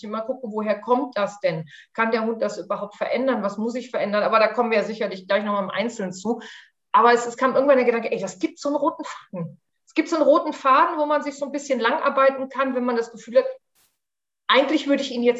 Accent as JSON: {"language": "German", "region": "Rhineland", "country": "Germany", "moved": "yes", "said": "Ich wohne hier so quasi mittendrin in Bayern. Wie man auch hört, ich komme ursprünglich nicht aus Bayern, sondern halt mehr so aus dem Rheinland da oben."}